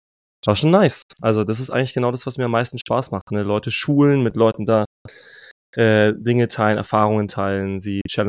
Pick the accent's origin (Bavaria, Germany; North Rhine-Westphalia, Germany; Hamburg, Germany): Hamburg, Germany; Also ich komme nicht gebürtig aus Bremen, aber Hamburg, ne?